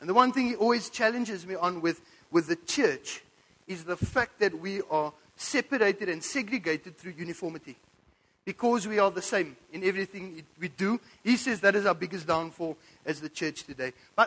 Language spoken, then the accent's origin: English; England, United Kingdom; And if I get it wrong, bear with me. I'm English.